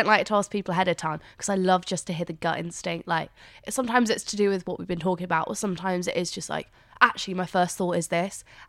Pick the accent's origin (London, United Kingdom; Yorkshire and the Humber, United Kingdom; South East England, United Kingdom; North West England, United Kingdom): South East England, United Kingdom; Guildford; That's why I say, oh, I'm from Surrey, I'm from Guildford.